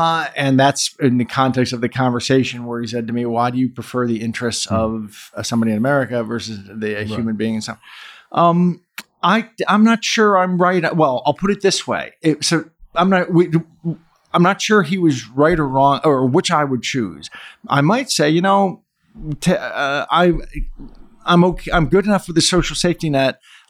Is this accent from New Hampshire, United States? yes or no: yes; New Hampshire, United States; I'm from New Hampshire. Good fences make good neighbors.